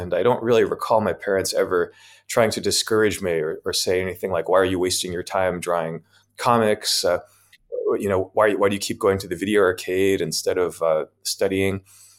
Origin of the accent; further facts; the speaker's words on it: Chappaqua, New York, United States; So I was born in New York, and New York City. But then when I was about two, we moved to a small town about an hour outside of New York, Chappaqua.